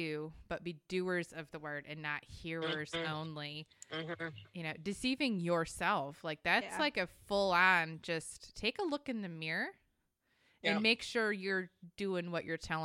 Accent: Michigan, United States; Listen, I grew up in Michigan. This is not cold.

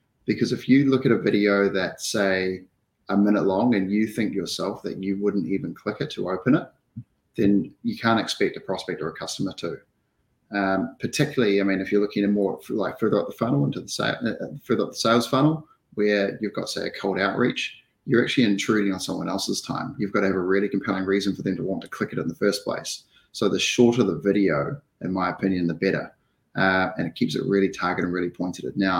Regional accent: New Zealand; I'm from New Zealand. I've got a law background. I'm now a tech company founder.

